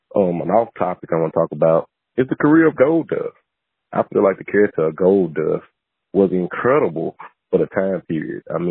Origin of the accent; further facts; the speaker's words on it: Nashville, Tennessee, United States; I'm from Nashville, and as most of you guys know, we had a bombing on Christmas.